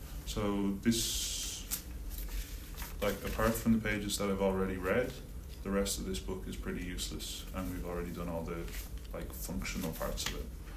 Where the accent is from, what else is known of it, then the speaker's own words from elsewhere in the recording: Dublin, Leinster, Ireland; born there; It says that I'm male. It says that I was born in Dublin